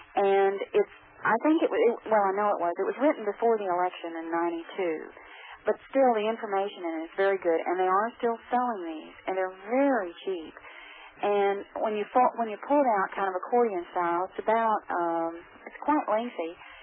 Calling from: Abilene, Texas, United States; I'm calling from Abilene, Texas

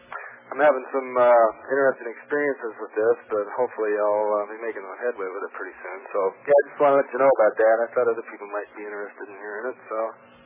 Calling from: California, United States; I'm calling from California.

